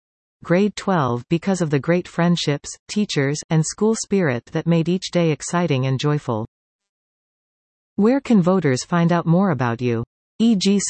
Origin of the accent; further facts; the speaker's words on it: Burnaby, British Columbia, Canada; I grew up in Burnaby and am now raising my 3 children here.